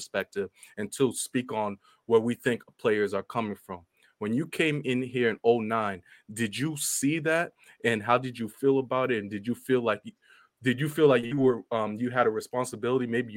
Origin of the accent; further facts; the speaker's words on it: Boston, Massachusetts, United States; growing up in Boston, listening to Boston media, the representation just wasn't there.